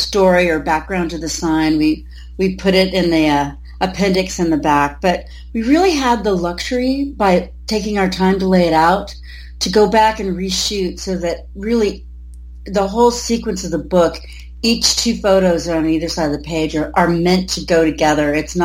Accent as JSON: {"language": "English", "region": "Arizona", "country": "United States", "lives_now": "San Francisco, United States", "said": "And I'm from Arizona, but we both came to San Francisco to be art students in the 70s."}